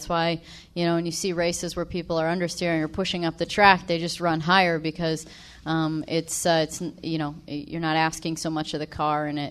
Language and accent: English; Illinois, United States; I grew up in Illinois, not very far from here, so I know a lot of corn grows.